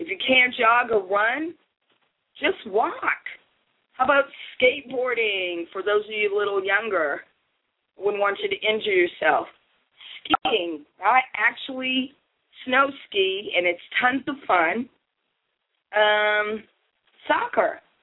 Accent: Massachusetts, United States; Matter of fact, I grew up in Massachusetts, so we used to do double dutch.

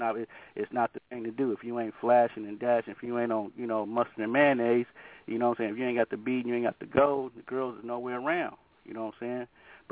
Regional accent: Oakland, California, United States; when growing up, I grew up in Oakland. I've seen a lot of death. I've seen a lot of destruction. That was the birth of crack right there in Oakland.

